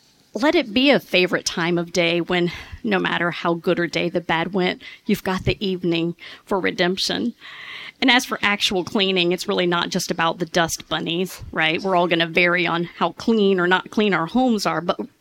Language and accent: English; the South, United States; I'm from the South, and we do that.